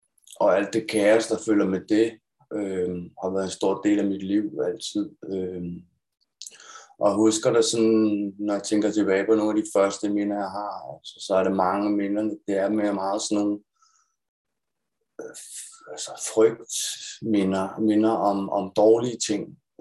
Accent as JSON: {"language": "Danish", "town": "Copenhagen", "region": "Capital Region of Denmark", "country": "Denmark", "said": "Altså, jeg kommer fra København"}